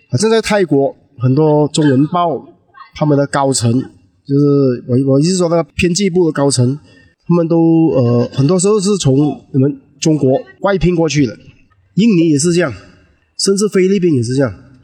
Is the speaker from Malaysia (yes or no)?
yes; Malaysia; 只有马来西亚这边的是啊，我们是本地的道地的华裔。